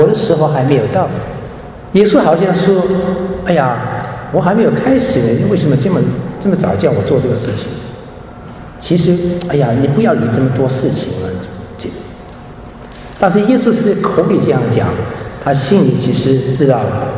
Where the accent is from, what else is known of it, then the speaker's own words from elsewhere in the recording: Shanghai, China; 你看我在中国旅行，在上海，我是上海人啊